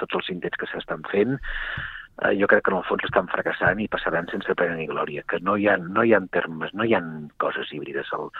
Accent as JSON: {"language": "Catalan", "town": "Sabadell", "region": "Catalonia", "country": "Spain", "said": "a mi m'agrada dir-ho que soc de Sabadell."}